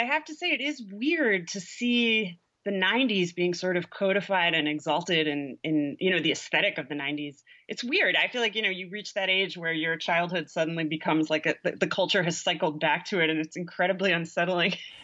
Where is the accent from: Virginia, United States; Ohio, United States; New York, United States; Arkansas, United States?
New York, United States; I grew up in the Hudson Valley in northern Westchester County in New York, about 45 minutes north of the city.